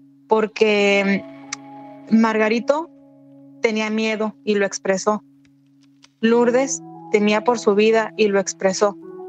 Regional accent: Michoacán, Mexico; Yo soy de Michoacán, me ha tocado ser testigo de algunas situaciones muy difíciles y complicadas

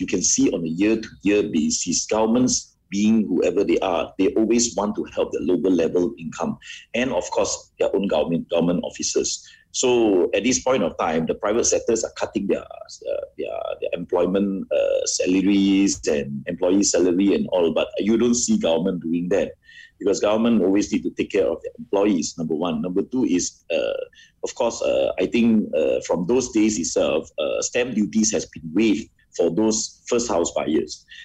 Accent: Setiawan, Perak, Malaysia; For example, I'm from Setiawan. There are not many big developers actually come by here to serve us.

